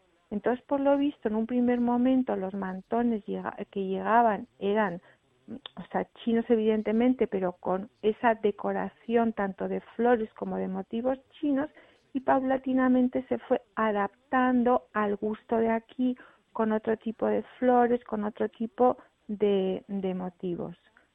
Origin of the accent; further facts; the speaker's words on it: Madrid, Community of Madrid, Spain; now in Seville, Spain; yo vivo en Sevilla, soy de Madrid, pero ya llevo mucho tiempo viviendo aquí